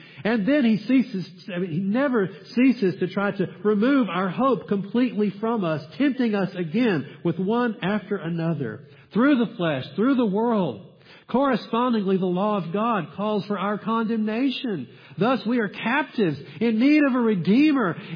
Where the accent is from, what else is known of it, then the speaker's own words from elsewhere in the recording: United States; And, you know, as an American, we want to stand up.